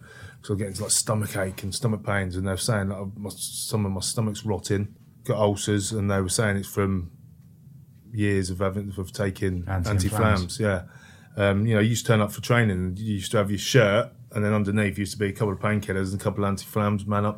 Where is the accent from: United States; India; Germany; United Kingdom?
United Kingdom; Northampton, East Midlands; moved away as an adult; Northampton was my hometown, you know, the rugby club, but I just thought it totally changed.